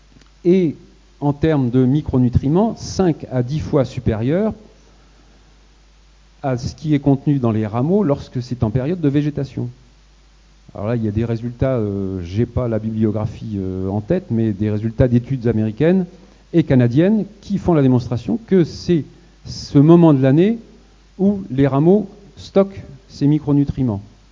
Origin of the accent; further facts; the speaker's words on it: Centre-Val de Loire, France; je suis originaire de Beauce, alors ça je ne vous l'ai pas dit, mais je suis originaire de Beauce